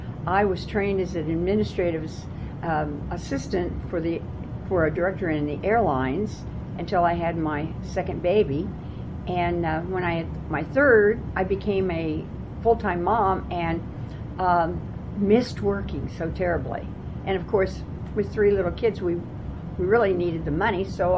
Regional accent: Kansas City, Kansas, United States; My friends and I grew up at 13th and Quindaro, which now everybody shudders when they hear that address.

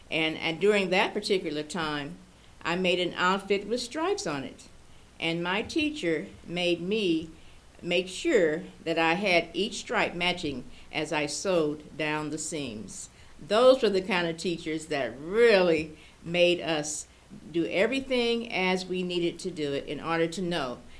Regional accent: Kansas City, Missouri, United States; I enjoyed growing up in Kansas City, Missouri, and I have and still have a lot of friends here in the city.

